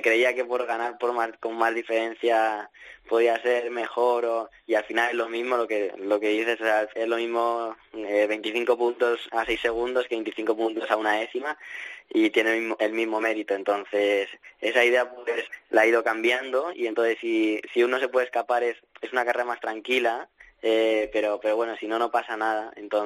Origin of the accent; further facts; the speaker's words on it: Spain; born there; yo nací en España, mi padre es español, entonces también de aquí.